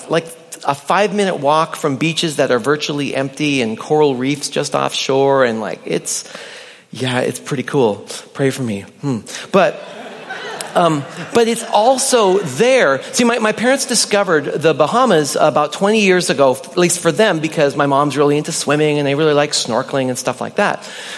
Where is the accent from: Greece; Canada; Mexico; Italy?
Canada; British Columbia; also born or lived in Yakima / Chicago; now in United States; I grew up in British Columbia, and then I lived in Yakima, and in, well, some in Chicago, and then here, you know, I'm a 5'10" white American male